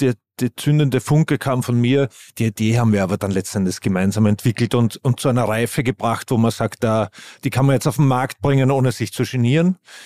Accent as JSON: {"language": "German", "region": "Vienna", "country": "Austria", "said": "Ich bin Wiener, ja."}